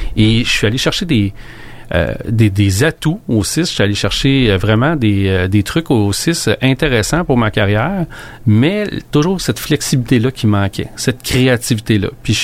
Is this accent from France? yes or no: no; Quebec, Canada; Moi, je suis de la Mauricie, mais c'est ici dans la région.